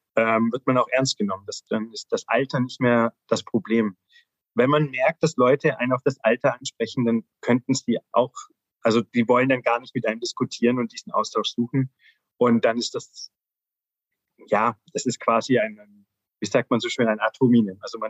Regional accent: Baden-Württemberg, Germany; ich bin aus Baden-Württemberg

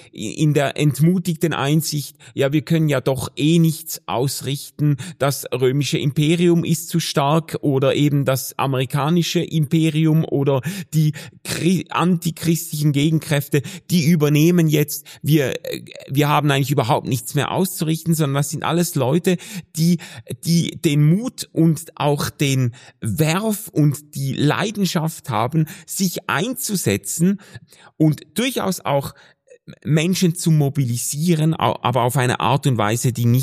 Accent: Switzerland; zu dem ich jetzt als Schweizer quasi mit Blick über die Grenze wahrscheinlich mich nur vorsichtig äußern sollte.

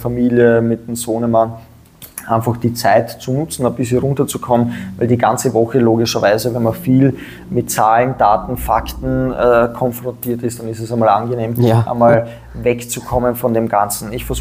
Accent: Graz, Styria, Austria; now in Vienna, Austria; ich bin auch Steirer, ja. Aufgewachsen in der Steiermark. Das heißt, da haben wir was gemeinsam. In Graz bin ich aufgewachsen. Zuerst in der Südsteiermark, dann in Graz und ich bin mittlerweile seit 10 Jahren in Wien lebend.

